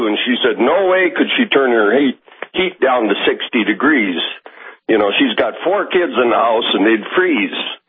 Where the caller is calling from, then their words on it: North Dakota, United States; Oh, down south of Mandan, about 30 miles, I guess.